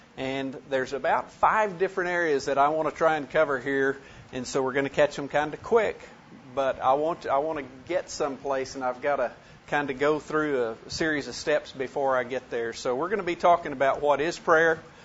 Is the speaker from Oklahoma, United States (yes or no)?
yes; Guthrie, Oklahoma, United States; I am from Guthrie, Oklahoma.